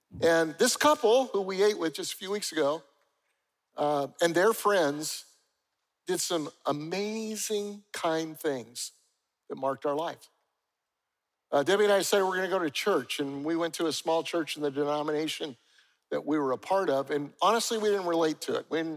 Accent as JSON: {"language": "English", "town": "Charleston", "country": "United States", "said": "especially if they hear I'm from Charleston."}